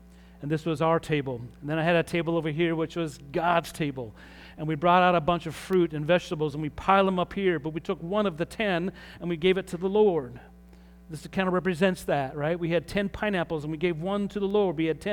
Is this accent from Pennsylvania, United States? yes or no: yes; Pittsburgh, Pennsylvania, United States; You know, we're from Pittsburgh, and so made some calls.